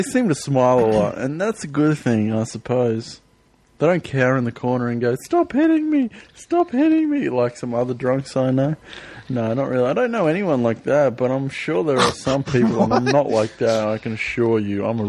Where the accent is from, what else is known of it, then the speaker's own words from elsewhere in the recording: Australia; I bags all of Australia. That's mine. … from Australia.